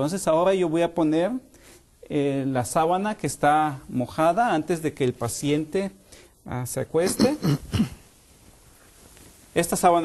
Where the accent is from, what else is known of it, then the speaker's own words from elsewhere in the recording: Mexico; En mi país, yo soy de México, ahí comemos camote